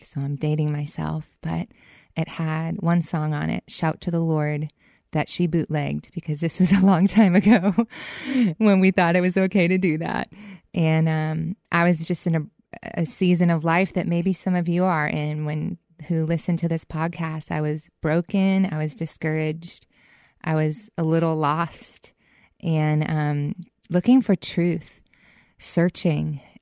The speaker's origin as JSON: {"language": "English", "town": "Boston", "region": "Massachusetts", "country": "United States", "tie": "born or raised there", "said": "Growing up in Boston, we didn't have the Christian radio stations or the churches with their hands raised that I knew of or anything like that."}